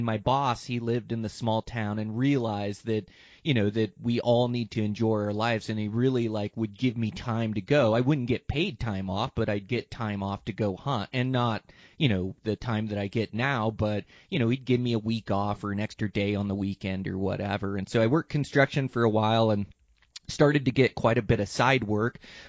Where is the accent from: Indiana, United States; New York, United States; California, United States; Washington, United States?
Washington, United States; See, I was born and raised in Washington.